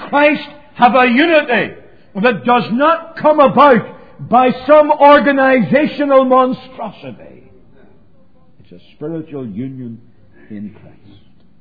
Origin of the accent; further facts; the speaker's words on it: Belfast, Northern Ireland, United Kingdom; When I was growing up in Belfast, our people right next door, some of our best friends, Roman Catholics. When we married and moved to Ballymoney, right next door, one of the leading Roman Catholic families in the town.